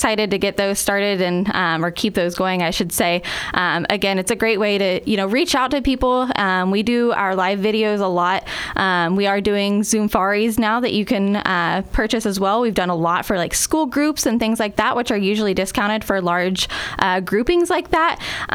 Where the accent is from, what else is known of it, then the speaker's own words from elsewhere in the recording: Ohio, United States; I'm actually from Ohio, so I worked at a zoo out there.